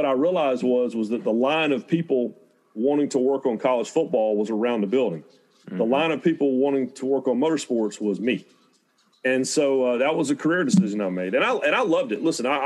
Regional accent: Rockingham, North Carolina, United States; born there; I was born in Rockingham, North Carolina.

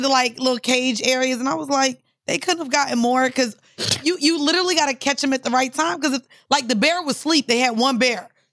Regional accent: Orlando, Florida, United States; Y'all know I'm from Orlando. So I was just like running up to the seals like how I would at SeaWorld.

